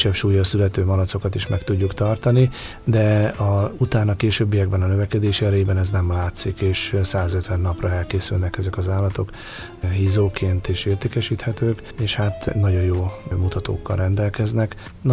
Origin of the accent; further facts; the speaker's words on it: Baja, Bács-Kiskun, Hungary; 2004 óta vagyok ott bajaiként, úgyhogy elég sokat ingázok, mondhatnám azt, hogy szinte minden nap Vásárhely és Baja között